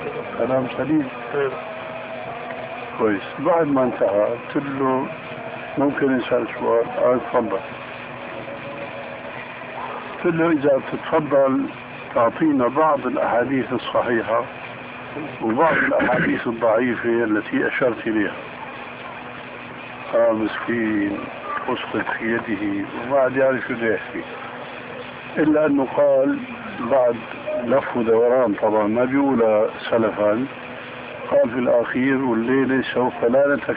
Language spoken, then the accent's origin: Arabic; Damascus, Damascus Governorate, Syria; قالوا لي ناس عندنا في دمشق يعمل حلقة هيك